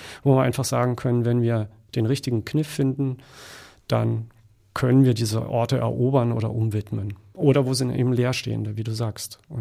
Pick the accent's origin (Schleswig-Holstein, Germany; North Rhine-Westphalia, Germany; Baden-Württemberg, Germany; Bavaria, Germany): Baden-Württemberg, Germany; Freiburg; now in Weimar, Germany; Ich habe in Freiburg, wo ich herkomme, die Uni-Bibliothek angeschaut.